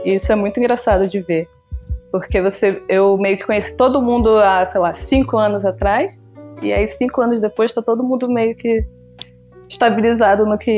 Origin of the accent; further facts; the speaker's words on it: Niterói, Rio de Janeiro, Brazil; Eu sou de Niterói, na verdade, e aí eu sempre ia lá pro Rio